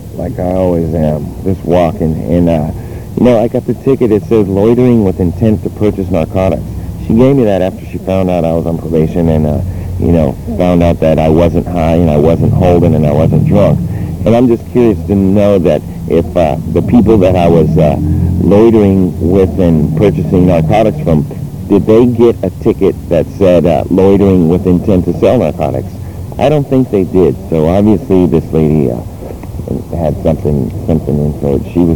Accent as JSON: {"language": "English", "region": "Texas", "country": "United States", "said": "No, I'm not. I'm from Texas."}